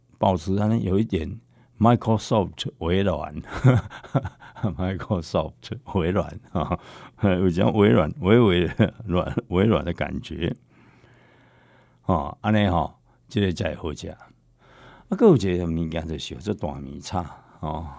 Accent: Taiwan; 只要是我们台湾人的，慢慢变成是一个台湾人的，这种共同的食物啊

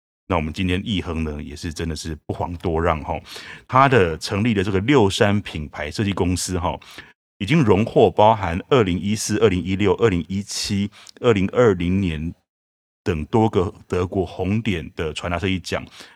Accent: Changhua County, Taiwan; 所以既然是我们彰化人

